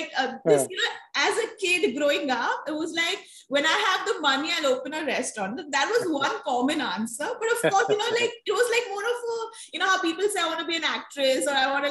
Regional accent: Mumbai, Maharashtra, India; And I'm born and brought up in Mumbai. So of course, it's a melting pot of various cultures.

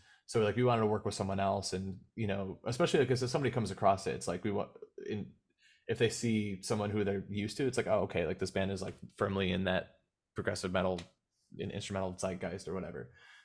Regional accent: Waterloo, New York, United States; now in Rochester, United States; we grew up in Waterloo, but I've been living in Rochester for a while, and like that's the bigger city.

